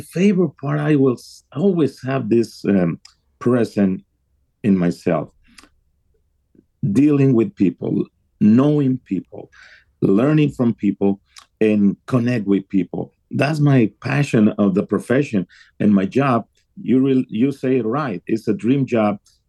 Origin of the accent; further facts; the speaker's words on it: Tijuana, Baja California, Mexico; I grew up in Tijuana following baseball in the and the U.S. sports teams locally from San Diego, always connected to the Padres baseball. I grew up in the 70s.